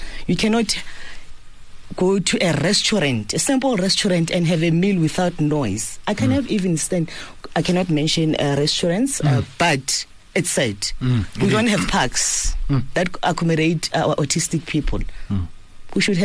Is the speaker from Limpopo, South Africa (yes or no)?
yes; Limpopo, South Africa; I'm originally from Limpopo.